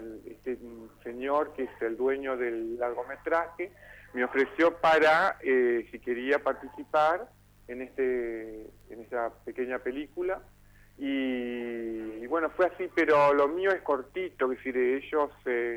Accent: Gualeguay, Entre Ríos, Argentina; moved away as an adult; me fui de Gualeguay porque, bueno, no conseguía laburo acá

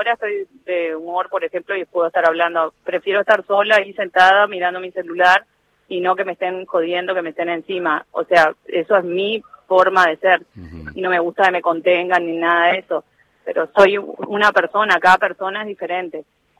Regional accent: Formosa, Argentina; now in Mar del Plata, Argentina; Los dos somos de provincia y vivimos acá en Mar del Plata. Yo soy de Formosa y él es de Santa Fe y vivimos en Mar del Plata.

